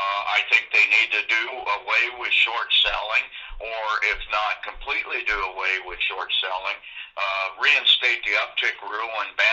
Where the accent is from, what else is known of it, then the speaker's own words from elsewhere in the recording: United States; I'm an American, so we're used to one regulatory agency